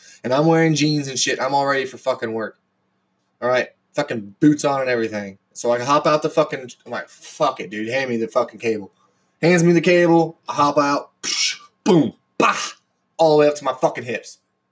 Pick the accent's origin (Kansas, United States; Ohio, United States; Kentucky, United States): Kansas, United States; I'm from Kansas. There's fucking nothing going on